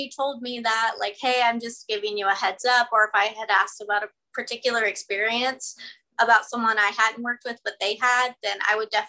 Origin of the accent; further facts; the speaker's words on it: Texas, United States; now in Las Vegas, United States; I moved to Las Vegas. I'm originally from Texas.